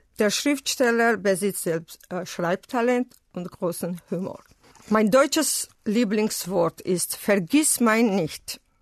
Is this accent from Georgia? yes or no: yes; Tbilisi, Georgia; komme aus Georgien. Ich bin 1963 in Tbilisi geboren.